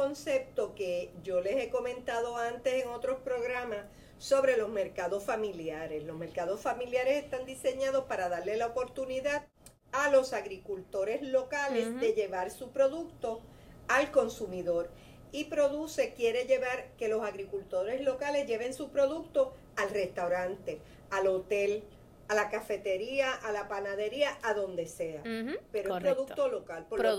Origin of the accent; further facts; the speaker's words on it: Utuado, Puerto Rico; yo soy de Utuado, yo soy natural de Utuado, uh-huh. Estoy en Utuado